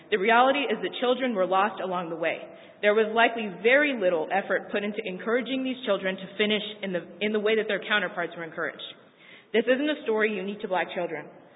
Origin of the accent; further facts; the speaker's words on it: Marysville, United States; I grew up in Marysville for more than half of my childhood years. I've been through the school district.